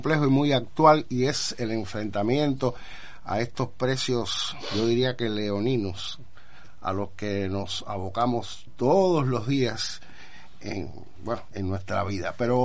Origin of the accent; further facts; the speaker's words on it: Cuba; todos los que estamos aquí somos cubanos, vivimos esta cotidianidad compleja a que nos enfrentamos todos los días.